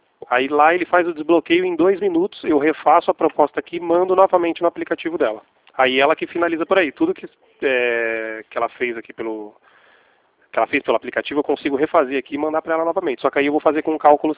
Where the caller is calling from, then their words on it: Campinas, São Paulo, Brazil; Eu sou aqui do Santander, de Campinas.